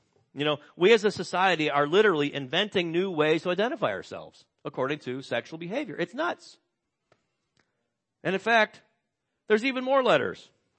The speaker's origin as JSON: {"language": "English", "region": "Illinois", "country": "United States", "said": "I'm from Illinois. We don't do that. I've never heard anyone from Illinois say, yep, I'm an Illinoisan."}